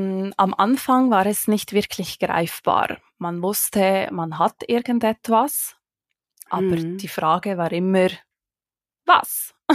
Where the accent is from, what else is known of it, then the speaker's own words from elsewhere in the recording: Switzerland; ich vertrete heute die Schweizer Fraktion.